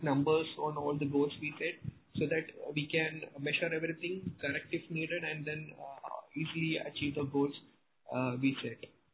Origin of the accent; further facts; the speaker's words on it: India; from India. I'm an engineer